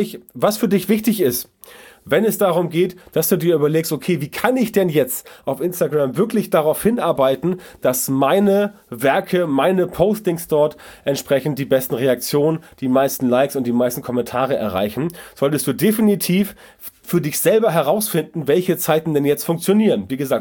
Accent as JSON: {"language": "German", "region": "Hamburg", "country": "Germany", "said": "ich bin aus Hamburg"}